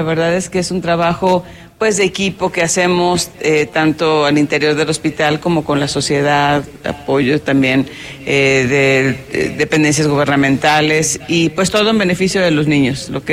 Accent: Mexico; como sociedad mexicana sabemos que es muy importante

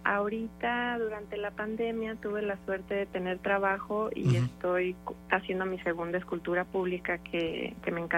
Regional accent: Mexico City, Mexico; born there; now in Querétaro, Mexico; Yo nací en México, en la Ciudad de México, pero nunca he vivido ahí.

